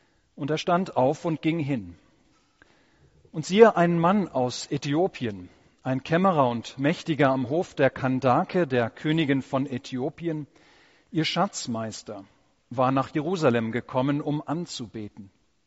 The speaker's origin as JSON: {"language": "German", "country": "South Africa", "moved": "yes", "said": "ich war Anfang Juni für eine kurze Woche in meiner alten Heimat Südafrika gewesen."}